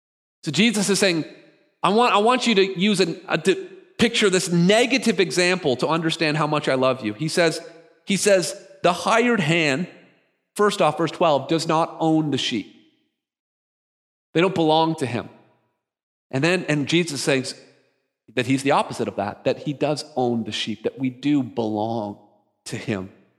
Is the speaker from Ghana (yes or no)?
no; Canada; I'm sort of like, I'm the, you know, Scottish, British descent. I'm born and raised in Canada.